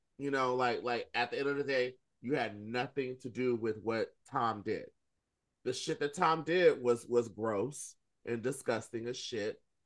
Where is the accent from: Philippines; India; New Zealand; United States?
Philippines; Girl, I'm Filipino.